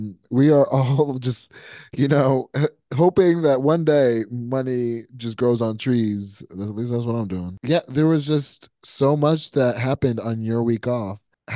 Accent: Mount Airy, North Carolina, United States; It made me so grateful that I got that experience in growing up in Mount Airy, North Carolina, in like

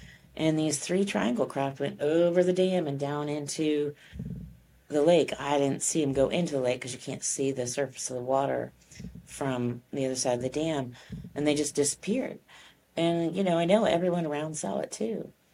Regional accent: Texas, United States; We're from Texas. So, you know, we say hi to everybody who walks by.

